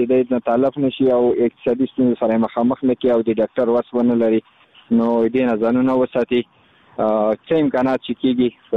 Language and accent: Pashto; Khost, Afghanistan; زه خو د خوست ولایت مربوط یم